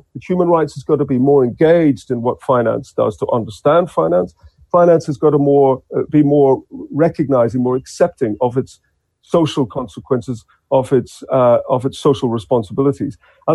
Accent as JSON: {"language": "English", "country": "Ireland", "moved": "yes", "lives_now": "Australia"}